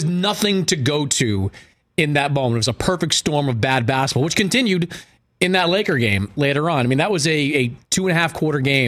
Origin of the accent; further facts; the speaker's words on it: Boston, Massachusetts, United States; hey, Ben, I'm from the Boston area.